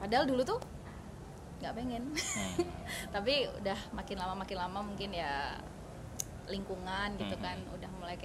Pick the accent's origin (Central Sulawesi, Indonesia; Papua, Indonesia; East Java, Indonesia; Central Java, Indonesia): East Java, Indonesia; Kediri; now in Bandung, Indonesia; Saya kalau ditanya asal kotanya dari Kediri. Cuman mungkin udah cukup lama juga di Bandung dari tahun 2012 gitu.